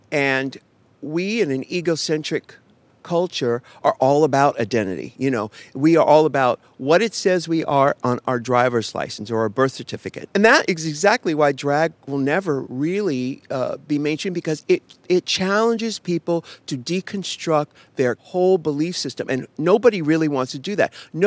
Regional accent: San Diego, California, United States; when I was a kid, I'm from San Diego, I would take the bus out to the beach.

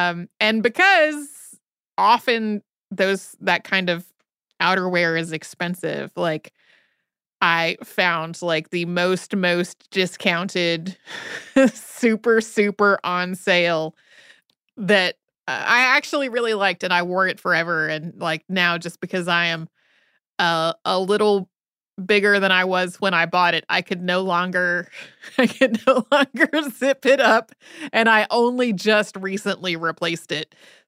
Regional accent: the South, United States; And like growing up in the South, where often when it was raining, it was also warm

